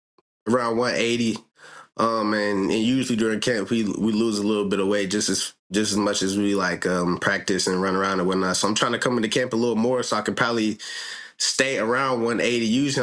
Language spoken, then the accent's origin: English; United States; growing up in the States, you know, all we think about is the NFL.